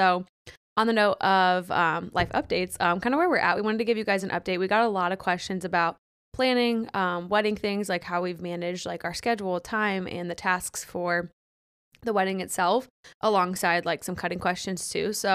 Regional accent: Akron, Ohio, United States; I'm from Akron, which is like 2 hours from Columbus.

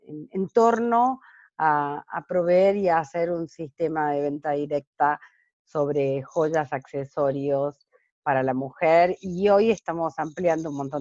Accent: Resistencia, Chaco, Argentina; Vengo del Chaco, de Resistencia, de una provincia del norte de Argentina, donde hace muchos años, o cuando me crié ahí, no se hablaba de emprendedorismo.

